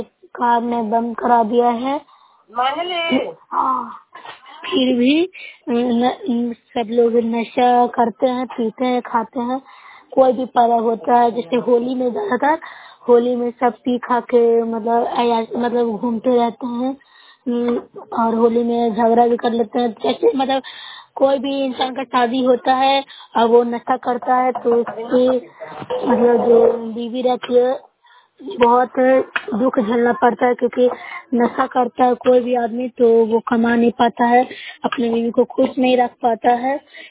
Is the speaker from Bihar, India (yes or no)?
yes; Bihar, India